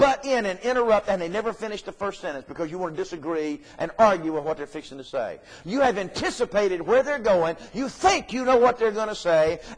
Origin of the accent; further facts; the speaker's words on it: the South, United States; When I retired from the United States Navy and came down here, I'm a Southerner.